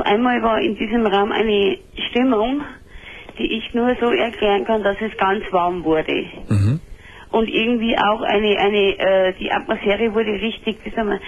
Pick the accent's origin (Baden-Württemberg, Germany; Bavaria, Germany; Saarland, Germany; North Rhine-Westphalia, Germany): Bavaria, Germany; Ich komme aus Niederbayern.